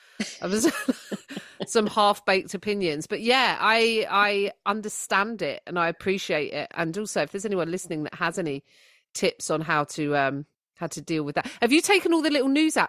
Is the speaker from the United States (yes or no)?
no; United Kingdom; so as British people, we're bottlers, right?